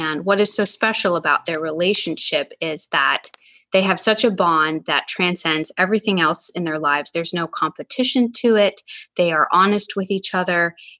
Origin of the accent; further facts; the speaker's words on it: Appalachia, United States; So I grew up in Northern Appalachia, not as isolated as Ren and her family, but it's a region that is very special to me.